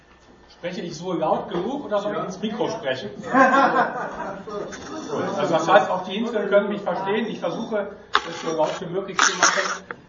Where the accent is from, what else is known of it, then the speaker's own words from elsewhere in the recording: North Rhine-Westphalia, Germany; Denn ich komme aus dem Ruhrgebiet und das sind gute 2 Autostunden entfernt hier von Hede.